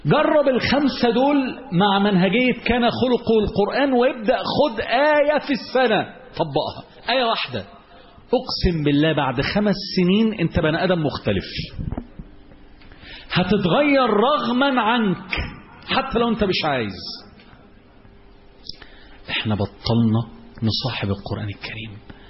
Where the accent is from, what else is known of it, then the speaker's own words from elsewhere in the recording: Alexandria, Alexandria Governorate, Egypt; عندنا في اسكندرية يقولك ما تحكيش في المحكي،